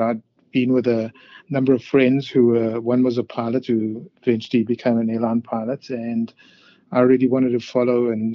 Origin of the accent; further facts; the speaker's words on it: South Africa; a friend of mine who I grew up with in South Africa